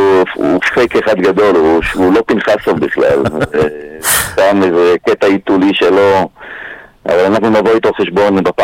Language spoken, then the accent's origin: Hebrew; Ra'anana, Central District, Israel; קריית שרת של שנות ה-70 וה-80, זה השנים שאני גדלתי שם, הייתה בעצם מחוז נפרד לגמרי. זאת אומרת, זה לא היה רעננה, זה היה בפריפריה בתוך עיר מרכזית ואפילו מסגשגת.